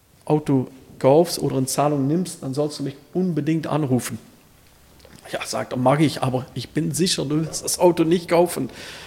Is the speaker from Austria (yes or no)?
no; Elsloo, Limburg, Netherlands; ich komme aus Elsloo